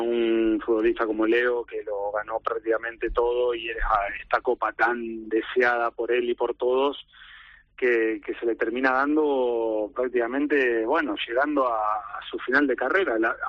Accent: Argentina; como argentinos

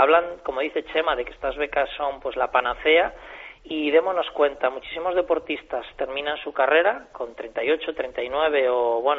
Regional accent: Santiago de Compostela, Galicia, Spain; Yo seguiré siendo compostelano y gallego.

